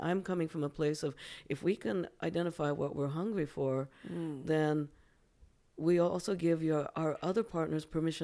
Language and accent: English; Japan; now in United States; now context for the listeners, I'm actually originally from Japan.